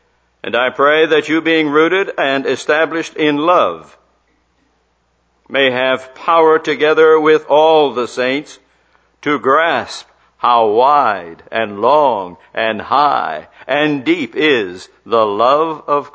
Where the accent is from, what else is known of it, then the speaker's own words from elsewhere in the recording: Chicago, Illinois, United States; I graduated from college and the Korean War broke out. I was drafted from my hometown in Chicago.